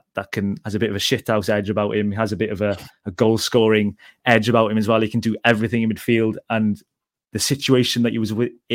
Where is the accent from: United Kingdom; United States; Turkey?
United Kingdom; Wales; obviously I'm biased because I'm Welsh